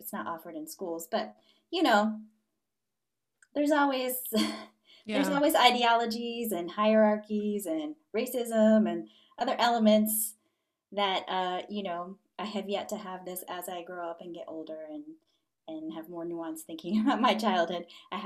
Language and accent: English; Florida, United States; So, growing up in South Florida, in hindsight, my theory is that it unequivocally had an impact on me because for me, Spanish was always a language of the community around me.